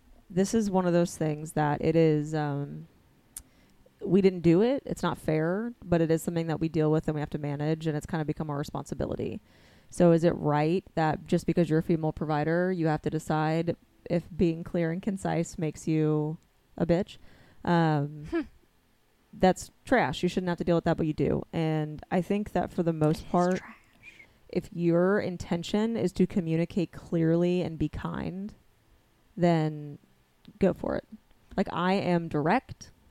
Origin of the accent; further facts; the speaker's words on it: Lexington, United States; I'm originally from Lexington.